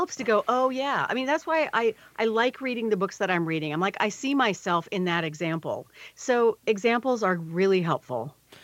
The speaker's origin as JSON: {"language": "English", "country": "United States", "tie": "born or raised there", "said": "a white person growing up in America."}